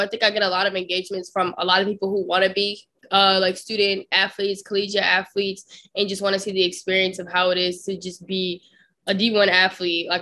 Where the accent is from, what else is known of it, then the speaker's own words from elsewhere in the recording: Maryland, United States; Maryland.